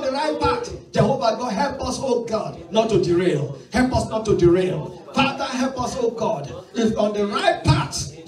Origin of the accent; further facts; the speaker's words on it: Nigeria; now in United States; Yes, when we come from Nigeria, we have forgotten that we are missionaries.